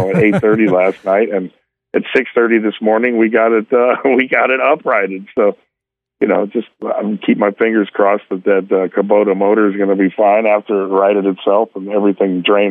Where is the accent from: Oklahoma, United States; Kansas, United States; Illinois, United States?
Oklahoma, United States; I grew up in Oklahoma, so I have experience riding horses.